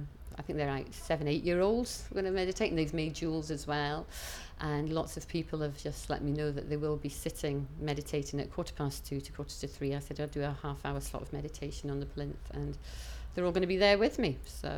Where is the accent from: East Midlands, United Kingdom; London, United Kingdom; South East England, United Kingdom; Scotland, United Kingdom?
Scotland, United Kingdom; Cupar; I'm 49 years old and I come from Cooper in Fife in Scotland.